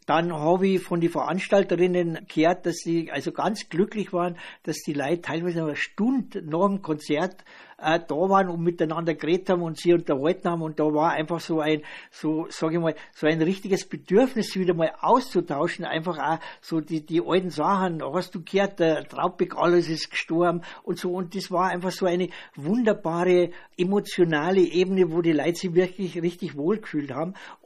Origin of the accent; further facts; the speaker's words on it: Soyen, Bavaria, Germany; ich bin ein gebürtiger Sojener. Sojen ist in der Nähe von Wasserburg, Landkreis Wasserburg. Ich bin in Rieren in die Volksschule gegangen, dann bin ich ins Gymnasium gegangen nach Wasserburg, ins Rüppold-Gymnasium